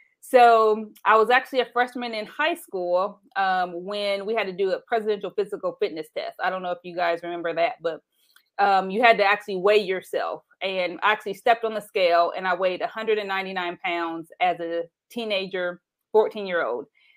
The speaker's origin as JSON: {"language": "English", "town": "Anderson", "region": "Indiana", "country": "United States", "tie": "born or raised there", "said": "The first part, growing up in Anderson, Indiana"}